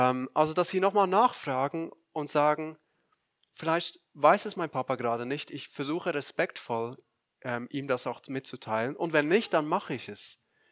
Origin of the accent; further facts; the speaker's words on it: Aargau, Switzerland; aus dem Aargau, aus der Schweiz, aus meiner Heimat.